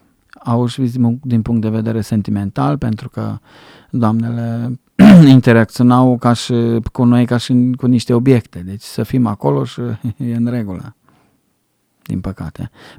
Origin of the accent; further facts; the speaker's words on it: Romania; știu care este, de unde provin eu. Îmi știu originea. și mă bucur că sunt român.